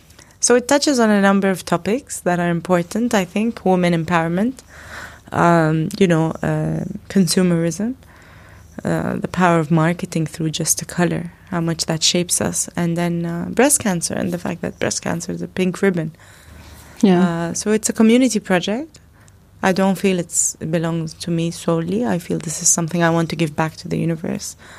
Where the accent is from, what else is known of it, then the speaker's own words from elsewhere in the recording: Dubai, United Arab Emirates; my day job, which is in Abu Dhabi, and I'm from Dubai, so managing my time and being between Dubai and Abu Dhabi can be a little hectic.